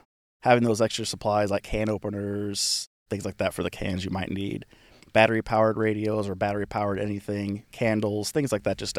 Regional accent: Danville, United States; My background, I grew up from around Danville area, born and raised there.

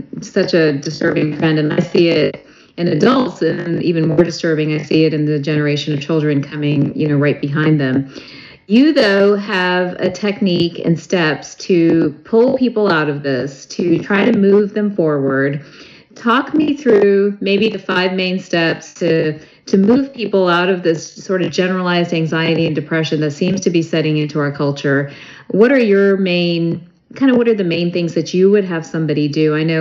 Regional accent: United States; as an American, I'm looking at some of these statistics

